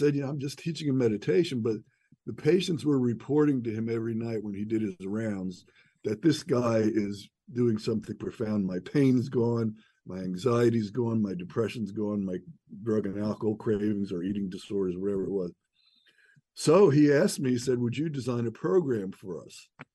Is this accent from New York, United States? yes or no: yes; New York, United States; I was born and raised in New York, and during my adolescence, I went through a pretty rough period with drugs and alcohol